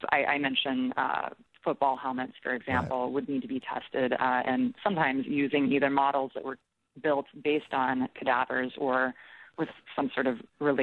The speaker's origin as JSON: {"language": "English", "region": "Kansas", "country": "United States", "tie": "born or raised there", "said": "where I grew up in Kansas in Shawnee County, there was not a permanent coroner in the county."}